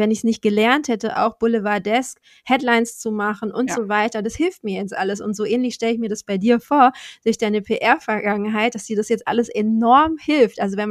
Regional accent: Southern Germany, Germany; bin ich weiß, heterosexuell, in Süddeutschland aufgewachsen, mit finanziellen Mitteln, noch mit beiden Eltern und so weiter, ohne körperliche Beeinträchtigung.

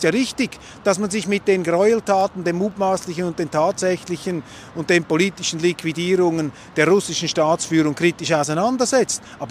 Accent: Switzerland; Als Schweizer haben wir nur Partei zu ergreifen für die Schweiz.

